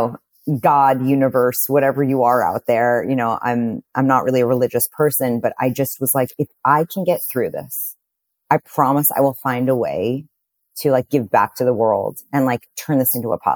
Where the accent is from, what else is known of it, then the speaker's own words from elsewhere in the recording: New York City, New York, United States; I grew up in New York City and, you know, around amazing food, you know, amazing high quality food all the time.